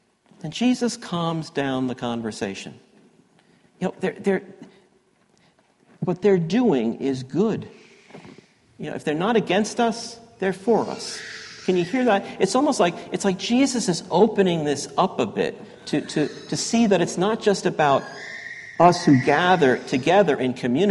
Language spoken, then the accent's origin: English; Yonkers, New York, United States; And it felt to me that's the kind of city I grew up in Yonkers.